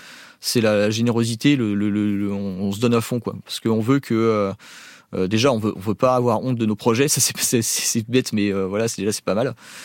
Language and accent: French; France; Je suis issu d'une culture vietnamienne, mais j'ai grandi en France. Je me vois blanc, quoi.